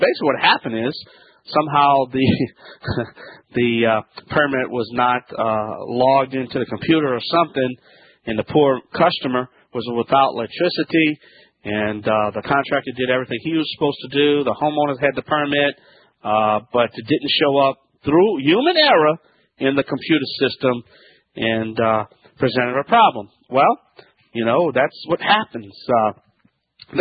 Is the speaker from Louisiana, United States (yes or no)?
yes; Louisiana, United States; That's right. I'm the Cajun man from the Bayou Land.